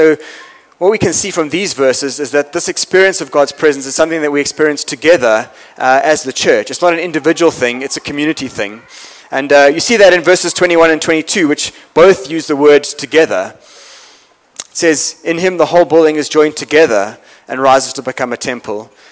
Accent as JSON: {"language": "English", "region": "KwaZulu-Natal", "country": "South Africa", "tie": "born or raised there", "also_born_or_lived": "Cape Town", "said": "So I grew up in Natal, as I said, and then, you know, when I was 18, I went to university in Cape Town. That was 1994."}